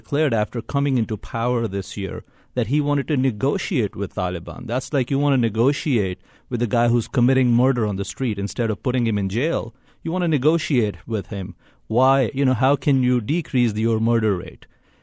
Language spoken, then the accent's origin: English; Pakistan; now in United States; I was born and raised in Pakistan. I've seen these people all my life.